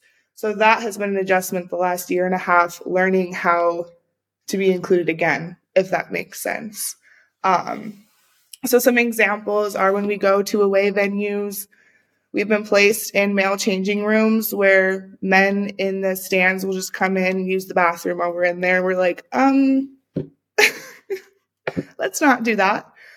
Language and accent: English; United States; And growing up in America, that's where I'm from, we have Title IX.